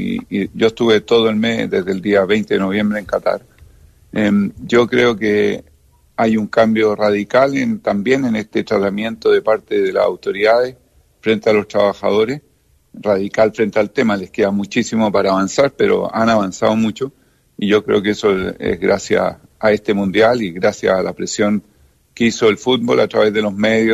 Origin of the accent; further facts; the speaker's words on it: Chile; yo soy chileno, con la mentalidad del latinoamericano